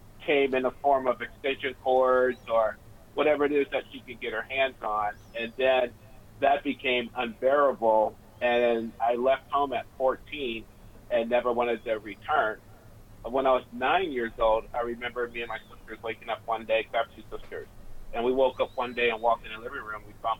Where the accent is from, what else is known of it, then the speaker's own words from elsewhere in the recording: Ohio, United States; now in California; I'm from Ohio originally, ended up in California, homeless, addicted, couldn't get really nothing going on.